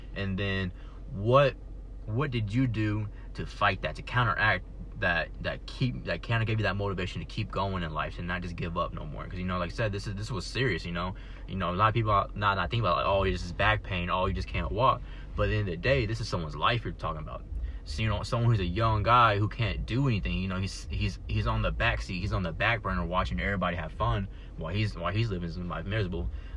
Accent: Texas, United States; also born or lived in Georgia; now in Alaska, United States; I grew up down in the South. I grew up in Texas, you know, Texas, Georgia, that area. That's where I'm from.

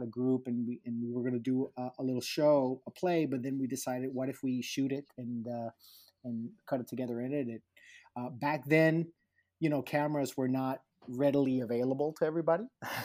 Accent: San Juan, Puerto Rico; moved away as an adult; That's where I'm from Puerto Rico. Yeah. I was born in San Juan.

